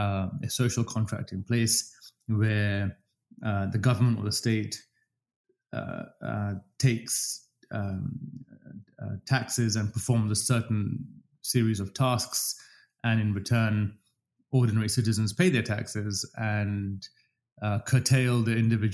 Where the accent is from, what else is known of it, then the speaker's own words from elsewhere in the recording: London, United Kingdom; accent: English; moved away as an adult; also born or lived in Dubai; now in Toronto, Canada; I think I'm British. I speak English with an English accent, as I keep reminding everybody. I've spent most of my life in London. My undergraduate, my PhD, my first few jobs were all in London.